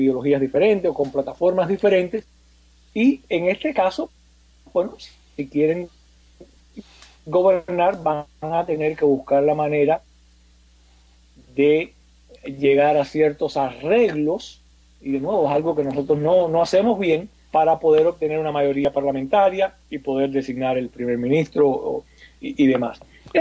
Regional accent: Cuba; nosotros como cubanos no hacemos bien

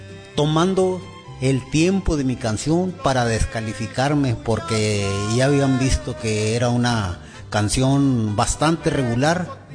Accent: Esperanza, Sonora, Mexico; de mi pueblo natal Esperanza, donde participaba en las diferentes actividades artísticas culturales.

